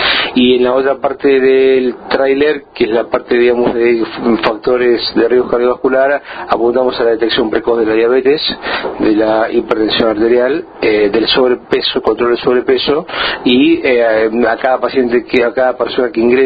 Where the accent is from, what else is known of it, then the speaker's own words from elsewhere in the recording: Buenos Aires, Argentina; Yo vengo de Buenos Aires